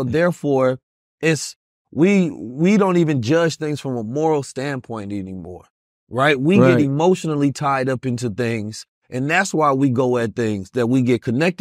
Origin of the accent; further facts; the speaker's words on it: St. Louis, Missouri, United States; also born or lived in Oakland; St. Louis and Oakland, so I come from the streets